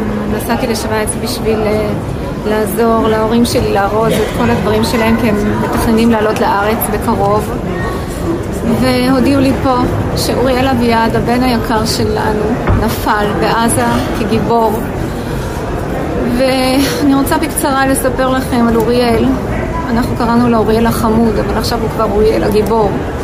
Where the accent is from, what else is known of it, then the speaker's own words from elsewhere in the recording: Switzerland; now in Israel; בעלי עלה מדנמרק, אני עליתי משוויץ, ממניעים ציונים. אנחנו רצינו לגור בארץ ישראל, להקים משפחה ציונית דתית בארץ ישראל, ועשינו את זה.